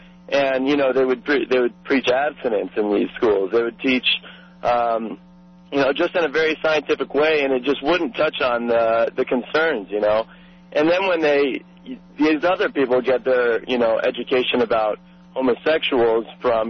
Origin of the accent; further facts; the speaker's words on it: Colorado Springs, Colorado, United States; But, you know, I come from Colorado Springs, and I was raised in a, I'd say, conservative community.